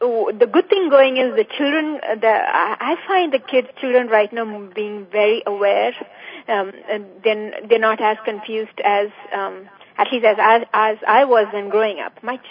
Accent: India; I was raised in India.

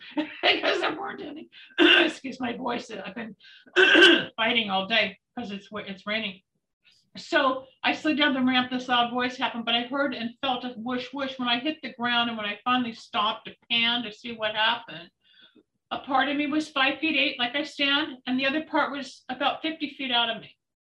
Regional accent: Los Angeles, California, United States; But to backtrack, I'm born and raised in Los Angeles, got a bachelor's in health science at San Francisco State in 1975, went to Michigan for a master's in public health.

